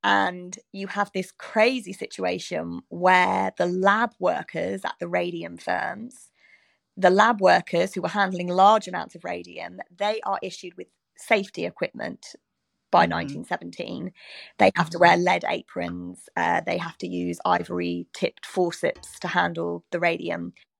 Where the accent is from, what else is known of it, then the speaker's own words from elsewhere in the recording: United Kingdom; even though I'm British and this is an American story, you know, why don't I do it?